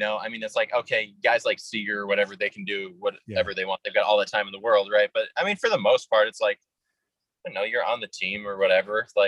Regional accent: Minnesota, United States; I'm from Minnesota, but I kind of sound, aside from a few words, a little more like, you know, Wisconsin or Chicago or something.

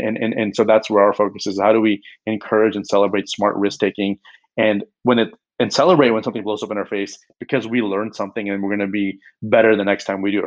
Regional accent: United States; very different approach and way of communication and teaching and learning style as compared to what I grew up with in the United States.

